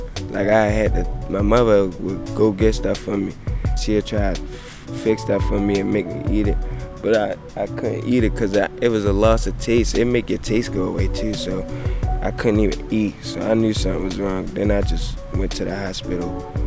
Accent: Baltimore, Maryland, United States; Well, I grew up in West Baltimore, Maryland.

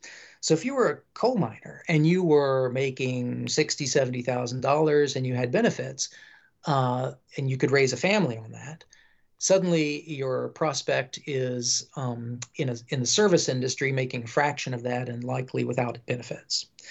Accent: West Virginia, United States; You can't drive through my home state of West Virginia or other parts of coal-producing Appalachia

